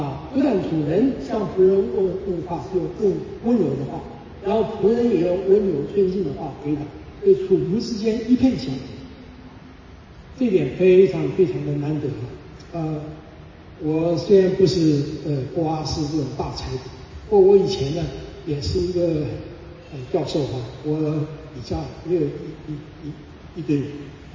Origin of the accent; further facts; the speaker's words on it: China; 我们中国人见面的时候你吃饱了吗